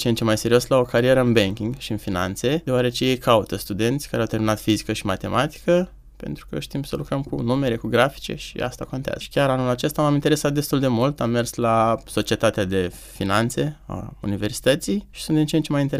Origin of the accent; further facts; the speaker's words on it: Romania; now in United Kingdom; Pe mine personal nu m-a afectat niciodată să spun sunt român